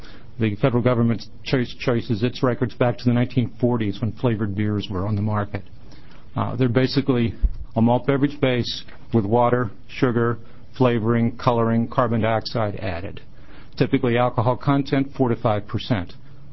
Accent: Connecticut, United States; And I'm here today from Connecticut. I'm happy to be in your fine state. I have to say I'm from the state that just produced the national champion women's basketball team.

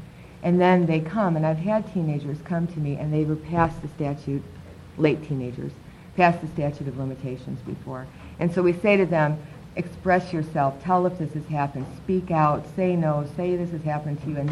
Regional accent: Chicago, Illinois, United States; I'm from Chicago, Illinois

